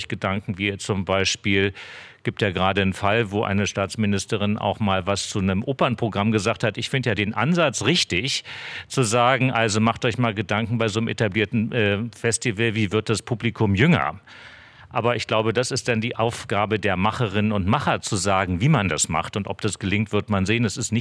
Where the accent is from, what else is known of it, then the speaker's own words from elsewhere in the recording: Germany; Also ich bin in der DDR groß geworden